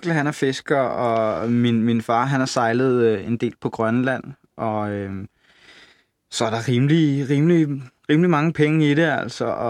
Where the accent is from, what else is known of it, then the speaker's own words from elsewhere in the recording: Region of Southern Denmark, Denmark; og jeg er 19 år, og jeg er fra Fyn.